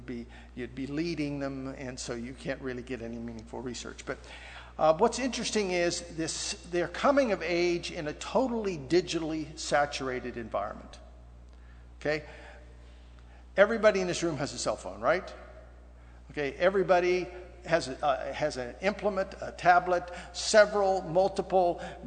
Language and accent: English; California, United States; I says, "It's liquid sunshine. We're from Southern California. Let it rain."